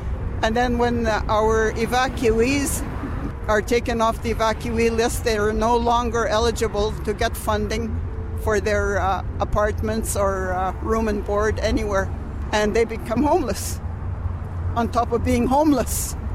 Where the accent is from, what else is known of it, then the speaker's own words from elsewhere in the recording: Little Saskatchewan First Nation, Manitoba, Canada; I'm from Little Saskatchewan First Nation.